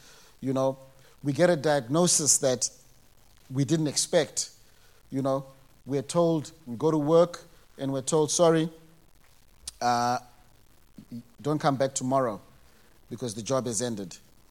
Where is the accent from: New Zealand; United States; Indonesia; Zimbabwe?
Zimbabwe; And so I recall I grew up in Zimbabwe.